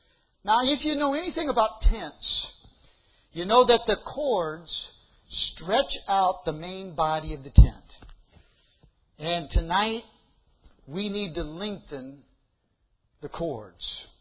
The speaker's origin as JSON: {"language": "English", "town": "Chicago", "region": "Illinois", "country": "United States", "tie": "born or raised there", "said": "And I grew up in the Chicago area."}